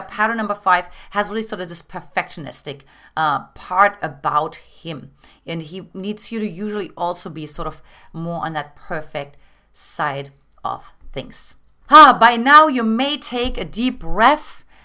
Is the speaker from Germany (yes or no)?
yes; eastern Germany, Germany; I come from Eastern Germany